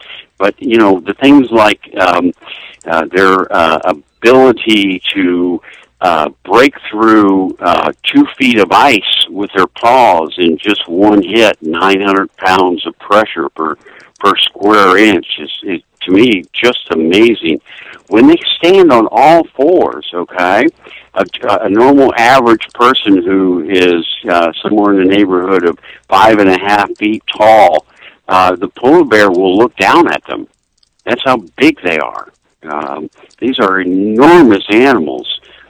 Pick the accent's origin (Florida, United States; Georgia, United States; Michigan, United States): Florida, United States; Well, when I grew up in Florida, there was less than a million people, and there were living on the north side of the Everglades as a child, you became one with nature.